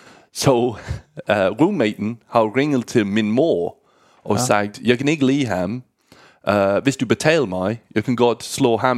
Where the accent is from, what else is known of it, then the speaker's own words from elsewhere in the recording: United Kingdom; Danish is a second language; Men jeg tænker ikke over det, fordi jeg kommer fra Storbritannien.